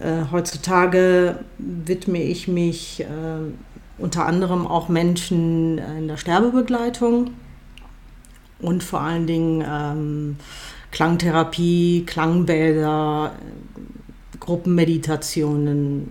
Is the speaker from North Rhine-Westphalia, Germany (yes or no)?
yes; Cologne, North Rhine-Westphalia, Germany; now in Madrid, Spain; Ich bin gebürtige Kölnerin, aufgewachsen in einer italienischen Familie und 2005 bin ich dann nach Madrid gezogen.